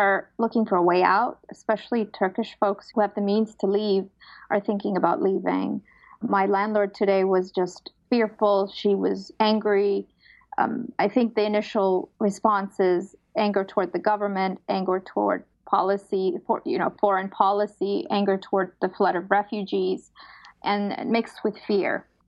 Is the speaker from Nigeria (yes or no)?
no; Afghanistan; now in Turkey; We're from Afghanistan originally, and I lived there, survived the suicide bombing, survived the Soviet invasion.